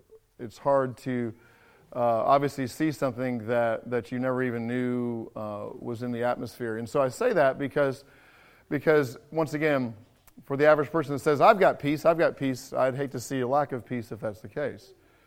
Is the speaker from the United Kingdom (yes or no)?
yes; England, United Kingdom; I grew up in England, so we call them mobiles.